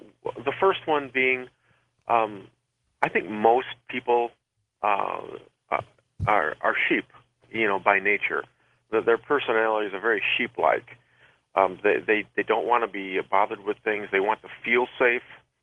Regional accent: Michigan, United States; We have another one coming up in October here in my home state of Michigan.

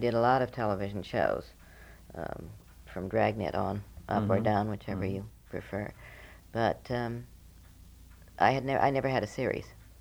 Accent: California, United States; born there; I was born in California, and I never liked it.

